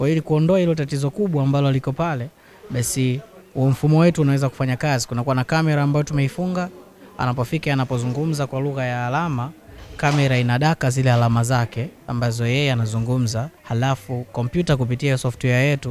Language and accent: Swahili; Iringa, Tanzania; natokea Iringa